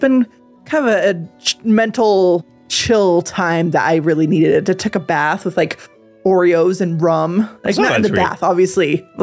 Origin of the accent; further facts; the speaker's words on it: Arizona, United States; born there; I was born in Arizona where we didn't do this crap.